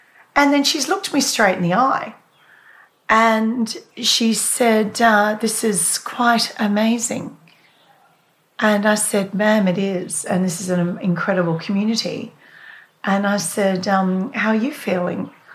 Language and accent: English; Australia; But, you know, we're Aussie reporters. We're not used to dealing with royalty.